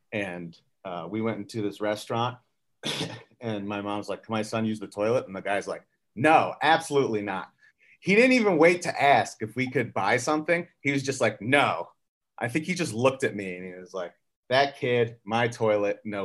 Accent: Harrisburg, Pennsylvania, United States; born there; also born or lived in Herzliya Pituah, Israel / Philadelphia; So I was born in Central Pennsylvania. I was born in Harrisburg. And we moved around a lot.

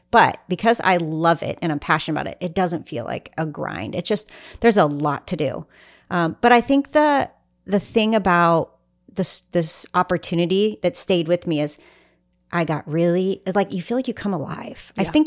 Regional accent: Missouri, United States; Oh, yeah. I'm from Missouri.

